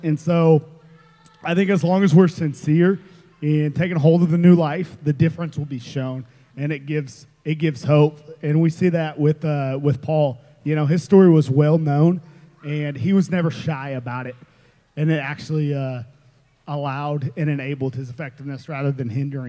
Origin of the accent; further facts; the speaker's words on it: Tulsa, Oklahoma, United States; I think for me, being born and raised in Tulsa, so same area where I was reached and became a disciple